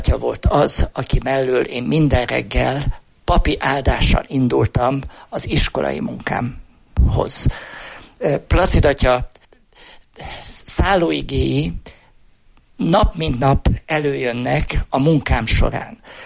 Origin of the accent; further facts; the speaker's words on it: Berehove, Zakarpattia Oblast, Ukraine; jómagam Beregszászi vagyok